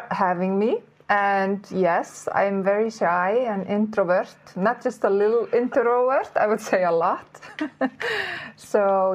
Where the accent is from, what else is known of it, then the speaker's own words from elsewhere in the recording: Iceland; English is a second language; moved away as an adult; Well, I come from Iceland, which is also an island for those who don't know. I guess everybody knows where Iceland is. But I grew up there. But about 20 years old, I disappeared from that island. And now I'm ending up here on another island.